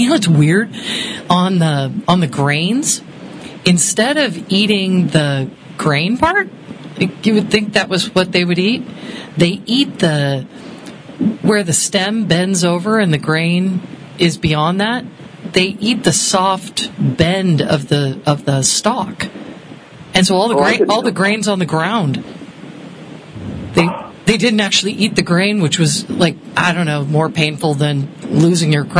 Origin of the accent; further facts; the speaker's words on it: Connecticut, United States; it looked like the snowstorms where I grew up in Connecticut.